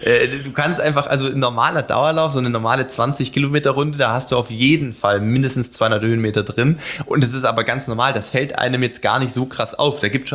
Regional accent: Ehningen, Baden-Württemberg, Germany; now in Regensburg, Germany; im Umland von Sindelfingen, von meinem ursprünglichen Ort, wo ich aufgewachsen bin, Ehningen und sowas

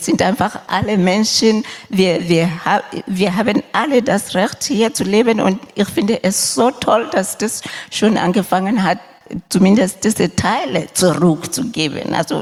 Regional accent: Lesotho; Ich komme selber aus Lesotho im südlichen Afrika.

